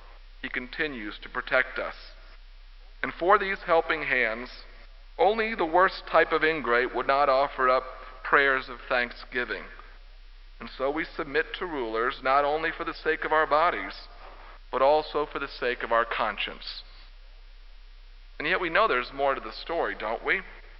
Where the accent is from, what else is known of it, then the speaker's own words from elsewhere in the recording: United States; Maybe because I'm American, or maybe because I'm a sinner.